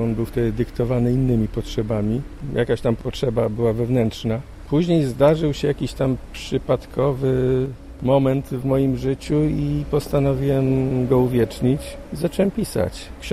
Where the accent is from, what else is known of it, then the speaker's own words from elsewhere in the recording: Trzebicz, Lubusz Voivodeship, Poland; moja rodzinna miejscowość koło Drezdenka, Trzebicz